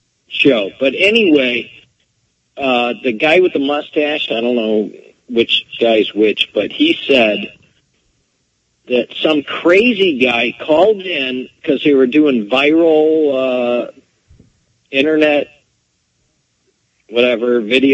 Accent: Michigan, United States; I'm from Michigan.

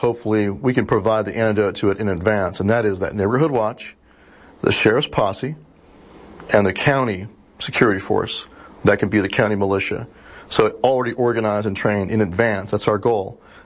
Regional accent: California, United States; born there; Like, I still have family in California. I was born in California.

